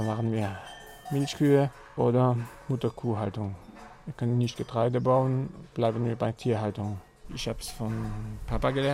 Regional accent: Grand Est, France; Ich fühle mich als Elsässer. Und ich fühle mich ganz gut als Elsässer. Manche haben mich schon gefragt, ob ich von Deutschland bin. Habe ich gesagt, nein, ich bin Elsässer.

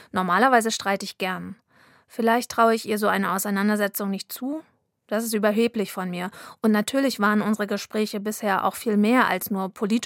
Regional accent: Mecklenburg-Vorpommern, Germany; Ich bin Mecklenburgerin, er Vorpommer. Ein Landstrich, der nicht gerade für überbordende Redseligkeit bekannt ist.

